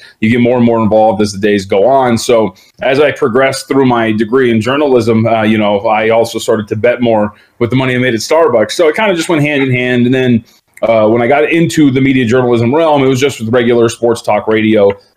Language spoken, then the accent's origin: English; Las Vegas, Nevada, United States; also born or lived in Santa Ana, California; I grew up out here in Las Vegas. I was born in Santa Ana, but my family's been here since we've been about two. I was about 2 years old when we moved out here.